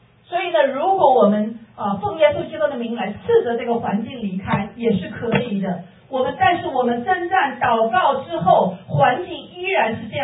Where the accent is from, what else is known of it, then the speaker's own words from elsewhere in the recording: Wuhan, Hubei, China; 是我是武汉人，我用武汉话跟神祷告，因为我已经没有力气用普通话跟神说，我只有武汉话，